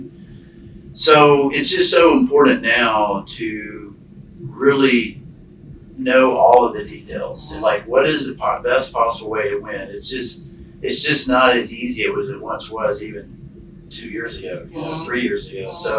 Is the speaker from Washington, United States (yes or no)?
no; Nashville, Tennessee, United States; now in Franklin, United States; So born and raised in Nashville. I grew up in the burbs. So I grew up on the north side of town, Gouldsville, Hendersonville area, but I've lived in Franklin for the last 25 or 30 years, I'd say.